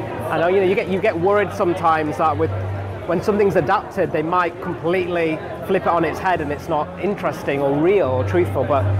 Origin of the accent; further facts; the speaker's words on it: United Kingdom; born there; it's the first time I've read something that was so articulate and accurate about what it's like being a British-born second-generation Indian. And a lot of his experiences were also my experiences.